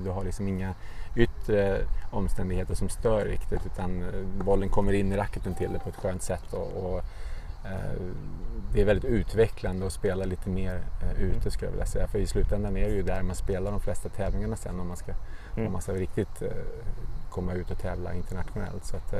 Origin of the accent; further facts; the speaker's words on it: Stockholm, Stockholm County, Sweden; när jag växte upp då i Stockholm så var ju tennis helt klart den mest populära sporten.